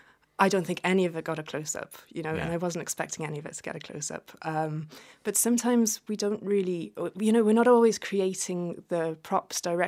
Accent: Wales, United Kingdom; now in Dublin, Ireland; I'm from Wales originally, and my mum is from Galway.

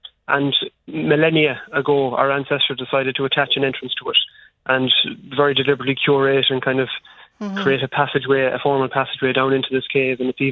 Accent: Ireland; that's the deep tiedness that we have as Irish people to the land and everything that revolves around that, and these celebrations, these festivals are stitched into

